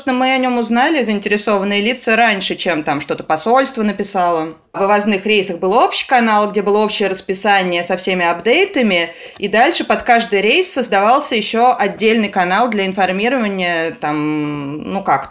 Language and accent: Russian; Saint Petersburg, Russia; Но я, поскольку я из Петербурга, я прилетела в Москву